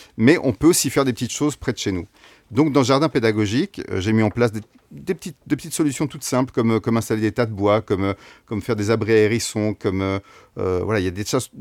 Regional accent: Île-de-France, France; Je suis parti de Seine-et-Marne où j'habitais quand j'étais enfant pour m'installer donc dans les Yvelines.

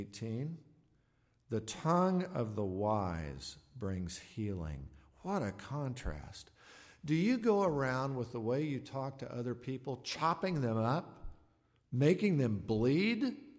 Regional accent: Tulsa, Oklahoma, United States; the Baptist church I grew up in Tulsa

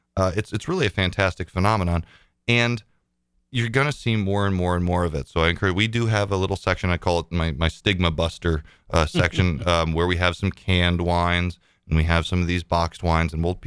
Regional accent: United States; I'm an American. I want that.

